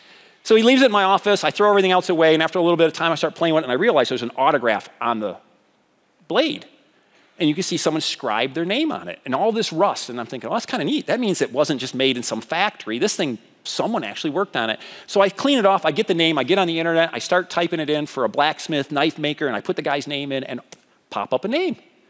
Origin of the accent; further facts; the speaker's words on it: Michigan, United States; Remember, I'm from West Michigan. I'm very Dutch.